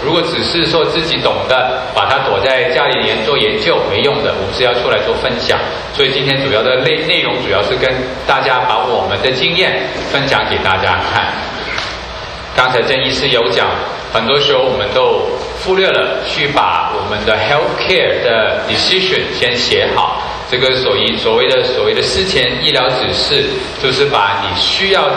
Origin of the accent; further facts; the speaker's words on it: Hong Kong; Chinese is a second language; 我香港来的，太太是台湾人，然之后我讲的国语当然有个腔调，希望大家能够见谅一下